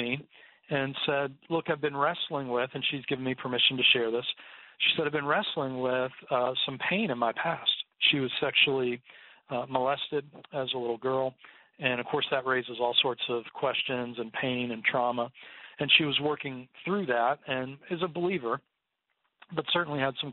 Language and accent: English; United States; am I only a Christian because I grew up in the United States and my parents were Christians?